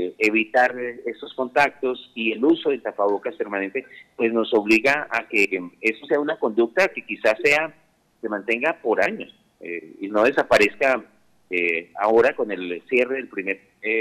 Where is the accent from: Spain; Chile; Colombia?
Colombia; siempre nosotros como colombianos, que somos tan afectuosos